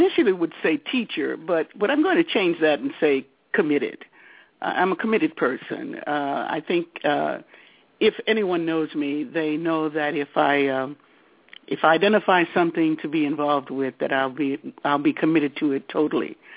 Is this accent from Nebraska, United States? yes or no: no; New Orleans, Louisiana, United States; trying to help people similar to the person that I was growing up in the Seventh Ward of New Orleans, with committed parents and numerous people who were concerned about my development.